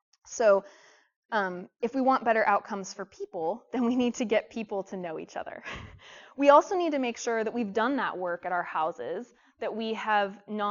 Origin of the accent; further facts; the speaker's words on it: Hayfork, California, United States; So I love Northern California. As Yvonne said, I grew up in Hayfork. I came back here.